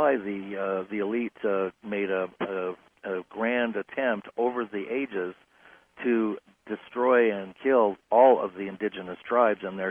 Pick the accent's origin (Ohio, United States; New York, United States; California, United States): California, United States; Santa Barbara; In Santa Barbara, California.